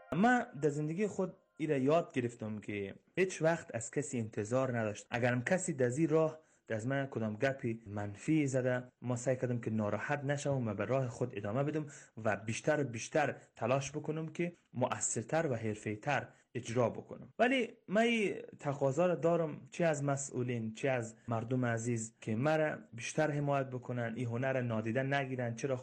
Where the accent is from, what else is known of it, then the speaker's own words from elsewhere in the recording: Iran; من چون در ایران به دنیا آمدم و اینجا کلان شدم، فعلا برنامه ممی است که همینجا فعالیت بکنم